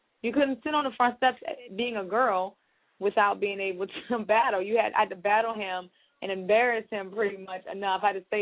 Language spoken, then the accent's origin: English; Baltimore, Maryland, United States; born there; also born or lived in Washington, D.C. / Virginia / North Carolina / Philadelphia; I was born in Baltimore, but I lived in D.C. for a while, then I moved to Virginia, North Carolina, Philadelphia. You know, I went to college for a little bit in New York. So I'm all mixed up. I'm just a Northeast baby.